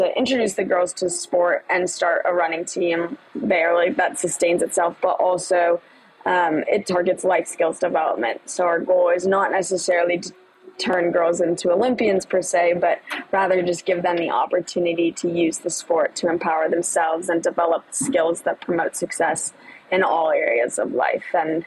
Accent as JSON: {"language": "English", "region": "Minnesota", "country": "United States", "lives_now": "Washington, D.C., United States", "said": "I'm from Minnesota, but I currently go to school at Georgetown in Washington, D.C."}